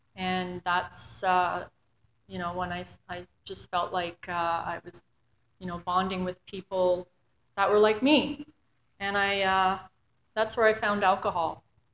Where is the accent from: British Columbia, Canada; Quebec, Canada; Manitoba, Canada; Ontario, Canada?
Quebec, Canada; Montreal; I grew up in Montreal. In December 1964 I was born. So if you want to do the math, I just turned 50.